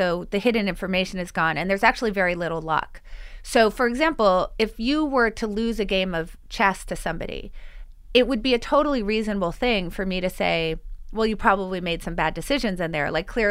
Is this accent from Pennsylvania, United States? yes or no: yes; Philadelphia, Pennsylvania, United States; Of course, I'm from Philadelphia.